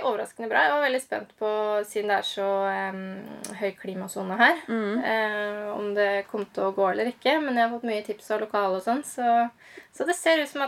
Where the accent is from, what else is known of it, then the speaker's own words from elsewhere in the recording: Skien, Vestfold og Telemark, Norway; now in Hallingdal, Norway; Jeg egentlig fra Skien.